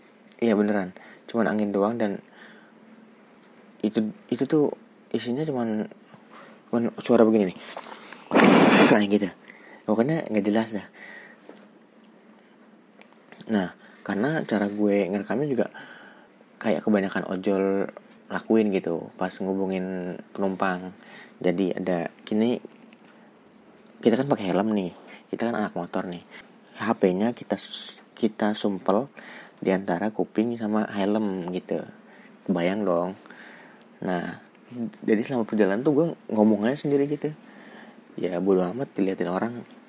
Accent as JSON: {"language": "Indonesian", "town": "Bekasi", "region": "West Java", "country": "Indonesia", "said": "Jadi, gue ini kan anak Bekasi, terus kerjanya di Jakarta gitu kan."}